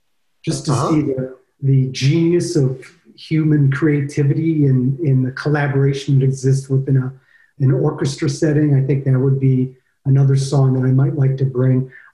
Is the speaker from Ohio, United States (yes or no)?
yes; Ohio, United States; also born or lived in Boston / Michigan; I was born in Boston, Massachusetts. I went to high school in Ohio, and then I moved to Michigan.